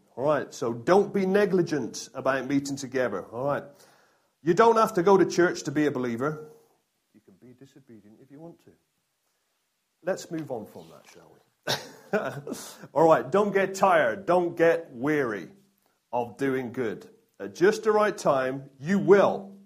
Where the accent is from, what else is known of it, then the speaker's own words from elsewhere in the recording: South West England, United Kingdom; I'm no gardener. Even though I come from the West Country, I'm no gardener.